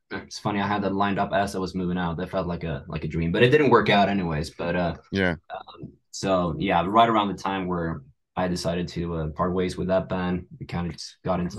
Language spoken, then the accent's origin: English; Gotland, Sweden; also born or lived in Stockholm; because I was born and raised in Stockholm. When I was 7 years old, my family, we relocated to this island southeast of mainland Sweden called Gotland.